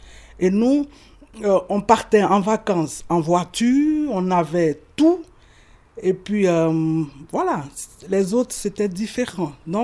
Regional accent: Côte d’Ivoire; now in La Chaux-de-Fonds, Switzerland; je suis ivoirienne, je viens de la Côte d'Ivoire. J'habite à La Chaux-de-Fonds depuis 1995.

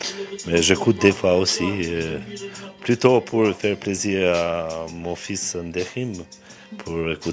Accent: Kosovo; French is a second language; now in Le Locle, Switzerland; je viens de Kosovo. Je suis en Suisse depuis 1991. J'ai vécu ma vie avec ma famille pendant 15 ans ici au Locle.

